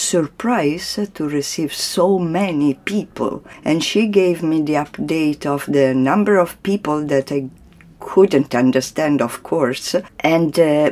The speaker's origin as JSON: {"language": "English", "country": "Italy", "lives_now": "Auroville, India", "said": "I come from Italy, so in Italy, mandala is, Tibet, India, we don't know."}